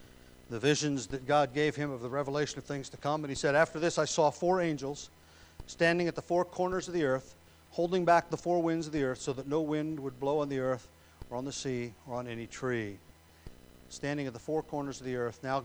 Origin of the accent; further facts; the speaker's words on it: Indiana, United States; born there; I was born in Indiana, and everything's flat, and everything's by cardinal directions.